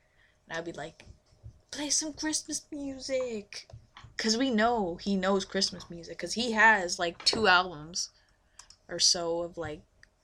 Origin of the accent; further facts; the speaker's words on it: Canada; now in Japan; Mine was, I'm 16, and I love your music, and I'm a Canadian, and I'm an exchange student, and yeah.